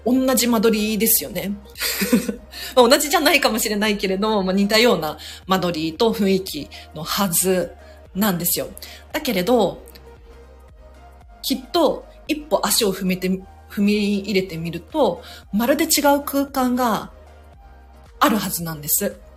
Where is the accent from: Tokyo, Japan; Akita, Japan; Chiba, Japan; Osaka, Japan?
Tokyo, Japan; 私も、東京生まれ東京育ちで、自慢してるわけではなくて、もう本当にマンション住みだったんですよ。で、今もう、マンションに住んでるんですけれど